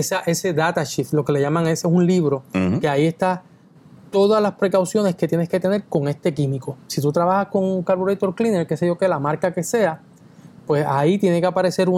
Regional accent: Aguadilla, Puerto Rico; yo soy de Aguadilla

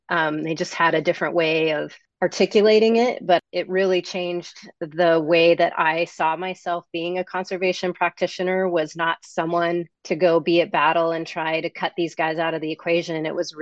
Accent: Colorado, United States; I grew up in Colorado. So I grew up in a landlocked state between the desert and the mountains and the rivers

